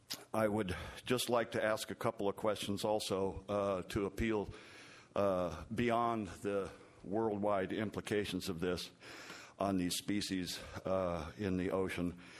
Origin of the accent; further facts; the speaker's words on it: Atascadero, California, United States; I'm from Atascadero.